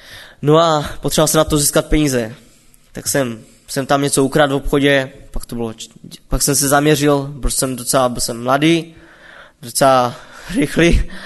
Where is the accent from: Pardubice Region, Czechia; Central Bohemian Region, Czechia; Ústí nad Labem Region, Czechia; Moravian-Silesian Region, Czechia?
Moravian-Silesian Region, Czechia; Karviná; jak jste slyšeli, a pocházím z Karviné a pocházím z nevěřící rodiny. A no teď už jsem věřící